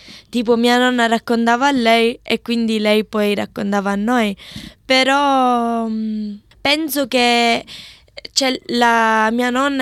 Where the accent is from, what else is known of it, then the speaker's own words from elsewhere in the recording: Sicily, Italy; accent: Sicilian; also born or lived in Australia; quando parlo tutti mi dicono che capiscono che sono siciliana, però non lo so, forse c'è un misto tra siciliano, tra forse un po' di inglese